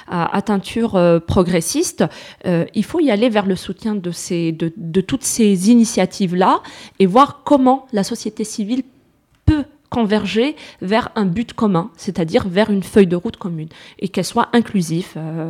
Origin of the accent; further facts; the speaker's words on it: Algeria; parce qu'on est des Algériens et on est citoyens algériens à part entière